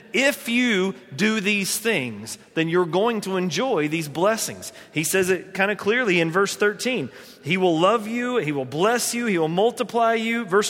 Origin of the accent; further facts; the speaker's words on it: North Carolina, United States; I grew up in North Carolina.